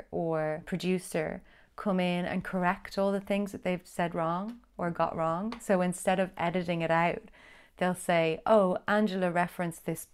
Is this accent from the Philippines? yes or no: no; Ireland; I'm an Irish artist.